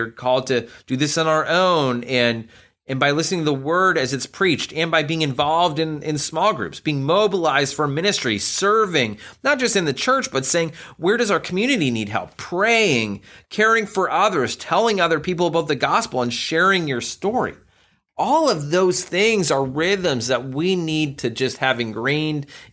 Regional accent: Canada; as a Canadian, I can't miss hockey.

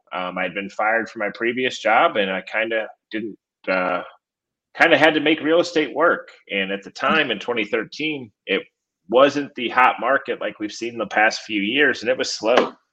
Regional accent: St. Louis, Missouri, United States; moved away as an adult; No, I grew up in St. Louis and moved down here when I was 25.

